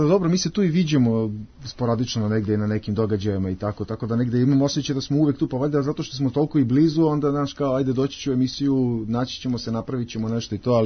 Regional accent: Pančevo, Vojvodina, Serbia; Pa da, prosto mi dolazimo iz Pančeva i to je jedan od najzagađenijih gradova

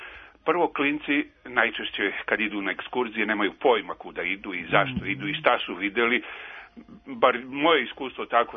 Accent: Niš, Nišava District, Serbia; ovdje kod nas, ja sam znači iz Niša

